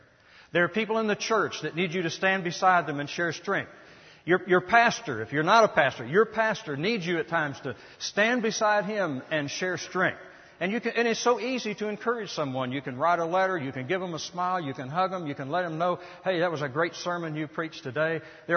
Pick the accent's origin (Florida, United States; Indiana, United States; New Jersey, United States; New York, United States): Indiana, United States; Richmond; I was born and reared in Richmond, Indiana. And our home life wasn't very good.